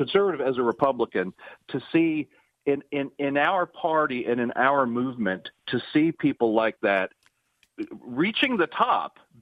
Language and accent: English; South Carolina, United States; as someone from South Carolina, being Indian and having darker skin and having an Indian name was not an asset to Nikki Haley in South Carolina.